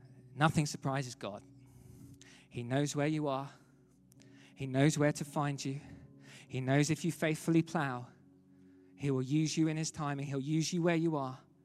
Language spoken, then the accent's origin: English; London, United Kingdom; But I'm here today from London, England. A skinny 32-year-old has come all the way to deliver a special message for you